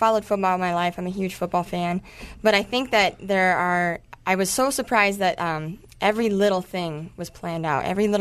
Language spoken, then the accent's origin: English; Colorado, United States; also born or lived in South Dakota; I actually grew up Colorado and South Dakota, and so I came up here for school.